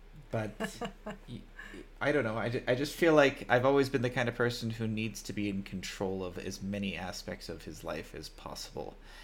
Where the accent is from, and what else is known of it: California, United States; moved away as an adult